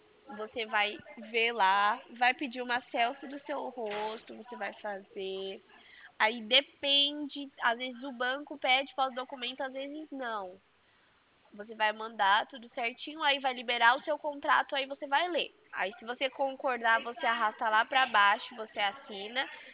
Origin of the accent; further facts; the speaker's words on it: Campinas, São Paulo, Brazil; Eu sou de Campinas.